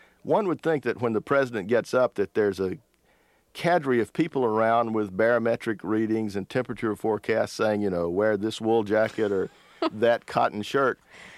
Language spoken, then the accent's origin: English; Alabama, United States; I was greatly influenced as a young person growing up in Alabama when Bear Bryant was the football coach at the University of Alabama.